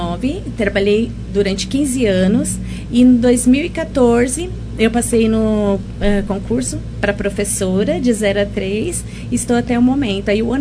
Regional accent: Matão, São Paulo, Brazil; born there; E meus pais, eles eram de São Lourenço do Turvo, e aí eu vim de lá, né? Eu nasci em Matão, mas vim para cá ainda pequena, e aí cresci aqui

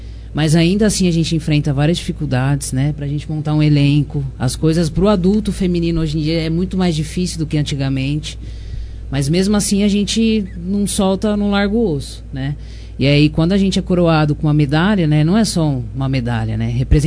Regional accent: São Paulo, Brazil; born there; minha família é de São Paulo, na verdade. Eu nasci em São Paulo, mas a minha família reside aqui, né, atualmente.

